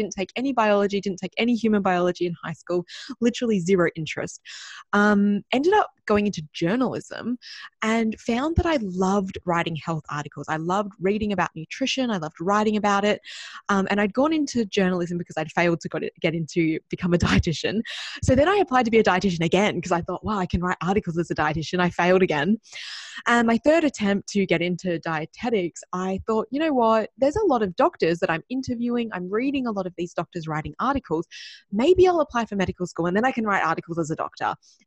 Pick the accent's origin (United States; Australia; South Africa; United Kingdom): Australia; Perth, Western Australia; especially not where I was growing up in Perth, Western Australia.